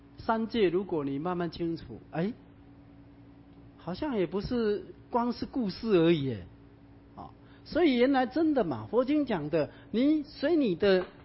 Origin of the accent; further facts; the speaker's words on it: China; 所以我们中国人非常尊天，崇乎自然